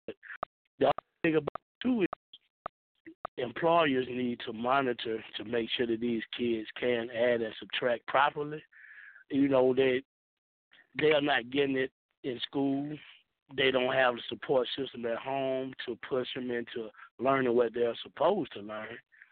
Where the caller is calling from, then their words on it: Jonesboro, United States; Calling from Jonesboro.